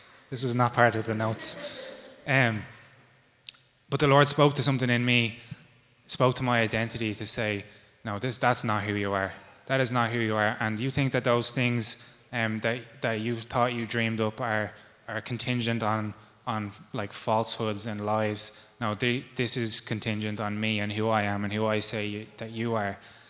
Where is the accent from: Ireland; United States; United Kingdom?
Ireland; I think as Irish people, we have a culture of complacency.